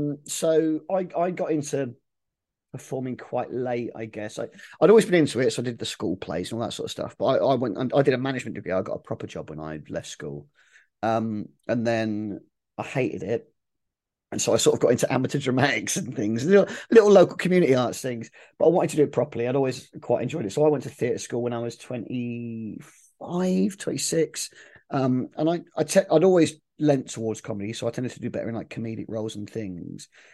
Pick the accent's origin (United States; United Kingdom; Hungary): United Kingdom; Milton Keynes, South East England; I grew up in Milton Keynes, so we had Sky TV on cable. So we had Sky for free. Because it was all very modern then, Milton Keynes.